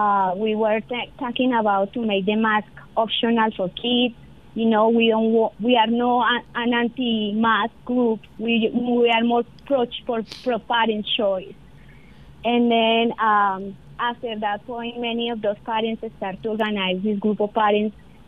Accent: Colombia; English is a second language; moved away as an adult; now in United States; I came to America 6 years ago. I came from Colombia to the United States legally

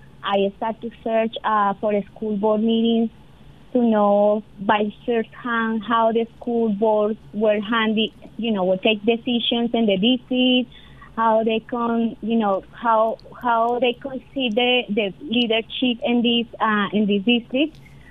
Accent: Colombia; English is a second language; moved away as an adult; now in United States; I came to America 6 years ago. I came from Colombia to the United States legally

